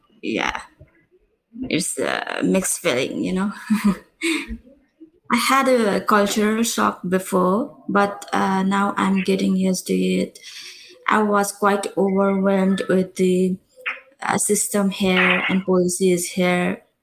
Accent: Nepal; English is a second language; As I'm from Nepal and the policy we follow there, and it's totally different here.

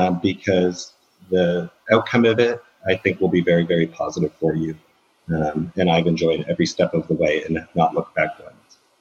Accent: Canada; now in United States; growing up in Canada, there was the weather piece, wanting to come and explore a country where I could get out of the snow

